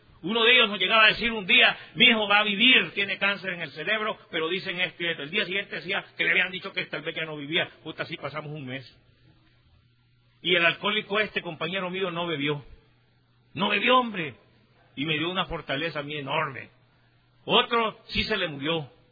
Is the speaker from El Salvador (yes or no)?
yes; El Salvador; Vengo de El Salvador.